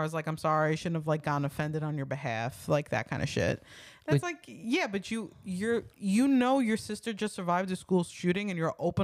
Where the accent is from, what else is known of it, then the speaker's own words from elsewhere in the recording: New York, United States; You know, we're from New York. We have no idea.